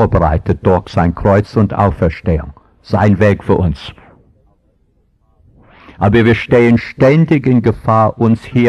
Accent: Baden-Württemberg, Germany; accent: Swabian; Ich kann hier als Schwabe, Sie merken alle von meiner Aussprache, dass ich schwäbischer Pfarrer bin, ja?

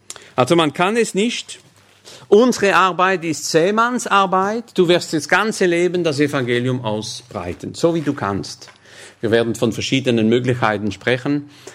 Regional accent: Grand Est, France; Denn ich wollte nicht als Elsässer eine elsassische Gemeinde in den Vogesen gründen.

